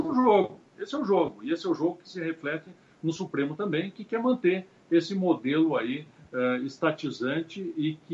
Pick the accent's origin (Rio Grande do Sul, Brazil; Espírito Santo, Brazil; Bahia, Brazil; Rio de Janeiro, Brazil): Rio Grande do Sul, Brazil; Lagoa Vermelha; foi aniversário da minha cidade natal, lá Lagoa Vermelha